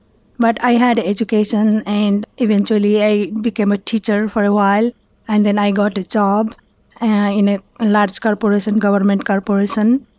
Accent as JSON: {"language": "English", "country": "Nepal", "tie": "born there", "second_language": "English", "said": "I was born in Nepal in 1951. It's between two big countries in Asia, China in the north and India in the south. It's a small landlocked country"}